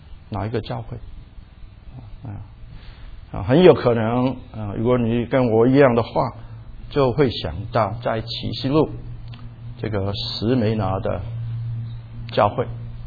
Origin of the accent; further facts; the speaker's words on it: Hong Kong; now in Seattle, United States; 当我从香港移民到西雅图的时候，去在一个公共学校上课的时候，每一个早上我们都要我还不是美国的公民，但是我也不懂什么美国、中国、香港啊。